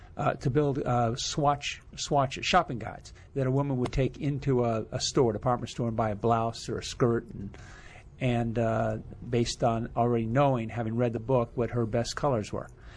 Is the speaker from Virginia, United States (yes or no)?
yes; Fairfax, Virginia, United States; I grew up my last couple of years in Fairfax, went to a high school here, W.T. Woodson.